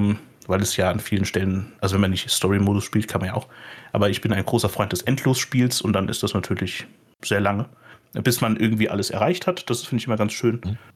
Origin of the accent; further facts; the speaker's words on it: Mainz, Rhineland-Palatinate, Germany; das freut uns natürlich als Mainzer besonders